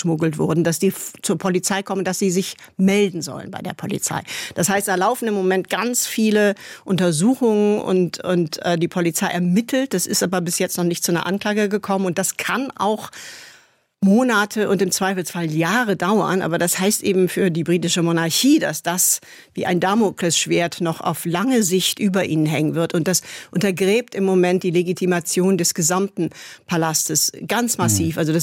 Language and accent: German; Germany; als Westdeutsche Polnisch zu lernen, das fanden die ganz toll